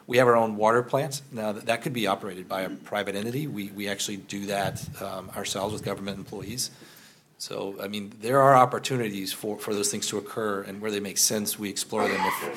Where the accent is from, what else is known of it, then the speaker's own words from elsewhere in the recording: North Carolina, United States; I'm actually from North Carolina.